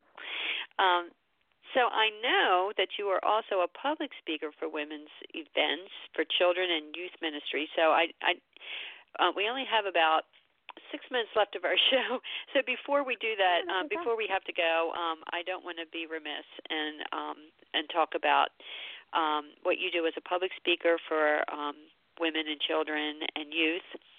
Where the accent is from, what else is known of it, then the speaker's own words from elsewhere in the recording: Baltimore, Maryland, United States; now in Philadelphia, United States; I say that about Baltimore because I'm from Baltimore originally. Now I live in Philly, and I live like in Delaware, just in the East Coast.